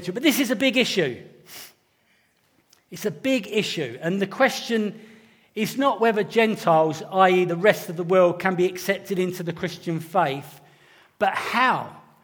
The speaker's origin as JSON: {"language": "English", "country": "United Kingdom", "said": "You know, being British, we're more likely to go, excuse me, could I raise a point, please?"}